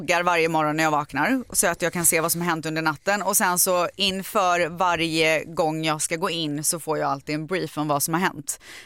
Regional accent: Viskafors, Västra Götaland County, Sweden; moved away as an adult; now in Los Angeles, United States; Nej, men lägg av, jag är från Viskafors.

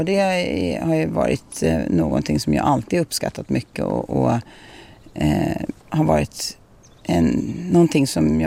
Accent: Drottningholm, Stockholm County, Sweden; Jag är uppvuxen på Drottningholm, strax utanför Stockholm.

